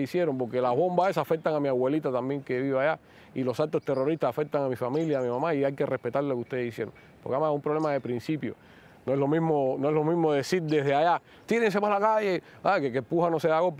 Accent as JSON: {"language": "Spanish", "country": "Cuba", "said": "yo soy cubano y yo soy cubano de Cuba"}